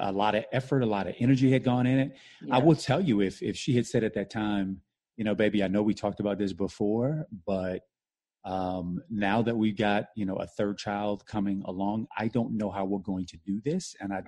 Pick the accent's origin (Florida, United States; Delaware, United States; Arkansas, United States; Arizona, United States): Florida, United States; Miami; I was born in Miami, Florida. Grew up in an area called Richmond Heights, which is at the bottom in Miami. Working class area.